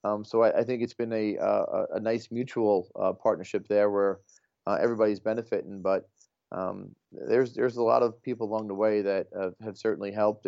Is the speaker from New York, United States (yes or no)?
yes; Long Island, New York, United States; now in Minneapolis, United States; just because I'm here in Minneapolis versus, you know, where I grew up in Long Island